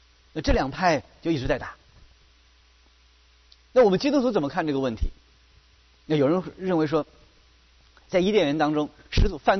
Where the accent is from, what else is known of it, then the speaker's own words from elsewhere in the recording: China; 对于我们中国人这个老祖宗啊，老夫子来说